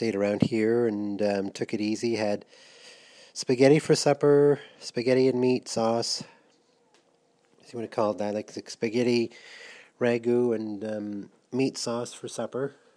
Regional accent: Niagara-on-the-Lake, Ontario, Canada; where I am from Niagara-on-the-Lake

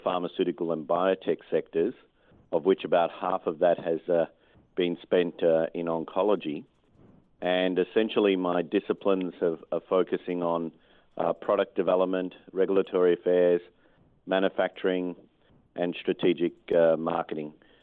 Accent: Melbourne, Victoria, Australia; I'm born and bred in Melbourne, Australia.

